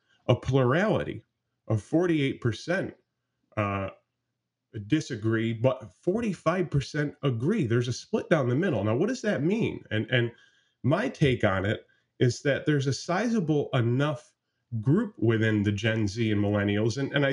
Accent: Northeast, United States; I know growing up in the Northeast that the Civil War was always that one lesson

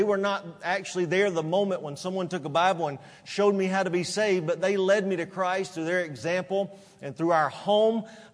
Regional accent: North Carolina, United States; I'm originally from North Carolina. I know you cannot tell that in how I talk, but originally from North Carolina.

